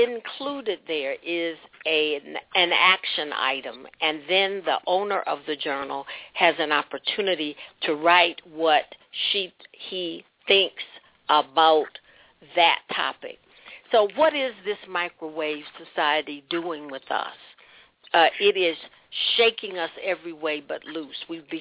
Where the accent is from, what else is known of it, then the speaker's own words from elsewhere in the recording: Indianapolis, Indiana, United States; You know, I'm from Indianapolis, so you have to get out of Hallville, where I was raised.